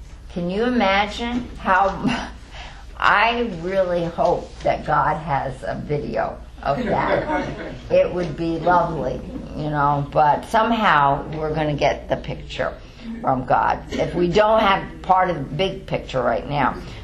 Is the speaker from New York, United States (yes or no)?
yes; New York, United States; Because you're from New Jersey, and I'm from New York, and we say Ma, okay?